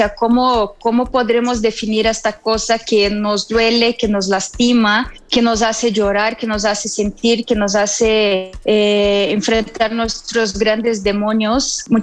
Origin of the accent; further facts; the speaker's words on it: Brazil; moved away as an adult; now in Mexico; Soy brasileña y en el año del 2010 me vine a vivir a México.